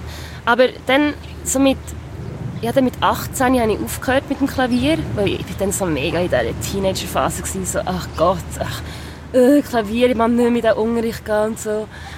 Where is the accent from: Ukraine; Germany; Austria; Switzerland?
Switzerland; Biel, Bern; ich bin ja in Biel aufgewachsen, also meine grösste Zeit. Und da gibt es auch den See